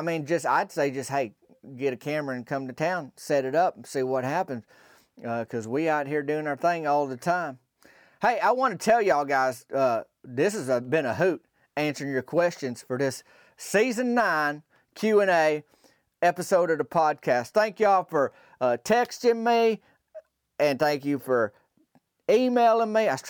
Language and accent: English; Arkansas, United States; my home state here, we got some of the best town names you ever gonna find, from Toadsuck to Possum Grape